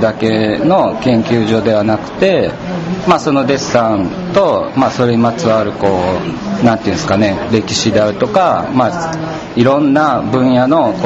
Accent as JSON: {"language": "Japanese", "region": "Kansai", "country": "Japan", "said": "まあ、その中で当然僕は関西出身なので"}